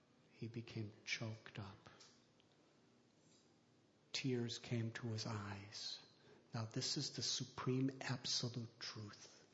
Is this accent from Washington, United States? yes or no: no; Chicago, Illinois, United States; I was born in 1950 in Chicago. That means, some of you are well aware, I grew up in the 60s as a teenager, which were very turbulent times.